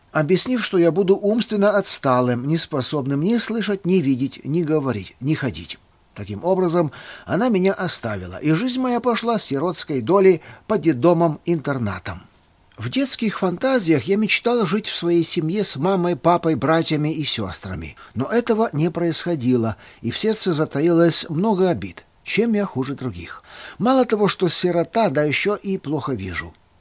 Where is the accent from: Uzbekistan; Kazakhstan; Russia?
Kazakhstan; Sergeyevka, North Kazakhstan Region; born there; Родился я в Северном Казахстане, в городе Сергеевке, недалеко от Петропавловска.